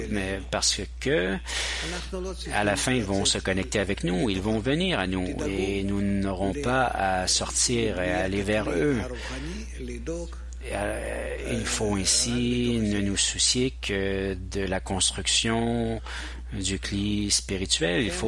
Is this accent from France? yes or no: no; Chile; French is a second language; moi-même je viens du Chili de l'Amérique du Sud